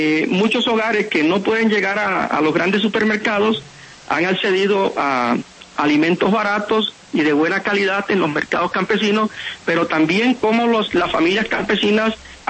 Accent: Sucre, Colombia; now in Bogotá, Colombia; Bueno, yo soy de una de las regiones campesinas del país, el departamento de Sucre, okay. Pero ya tengo parte del corazón aquí en Bogotá, tengo ya 17 años de vivir en Bogotá.

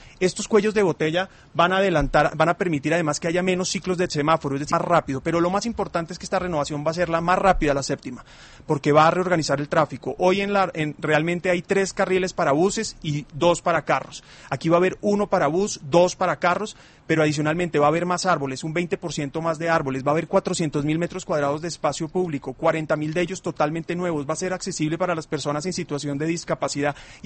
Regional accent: Bogotá, Colombia; Desafortunadamente, quienes asumimos el costo somos los bogotanos.

